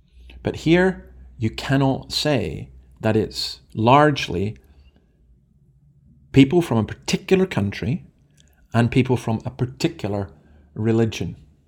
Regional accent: Scotland, United Kingdom; I wonder if that includes me as a Scot.

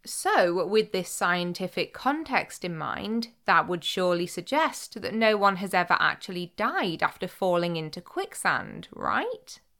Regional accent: North West England, United Kingdom; Despite growing up in Cheshire in Greater Manchester, where there isn't even a single proper beach

